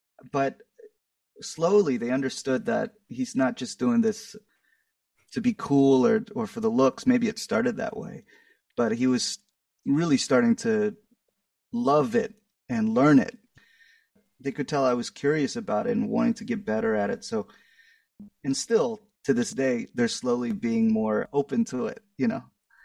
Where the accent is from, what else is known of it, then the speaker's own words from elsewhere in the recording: Austin, Texas, United States; I'm from Austin, Texas, and my mother's a violinist.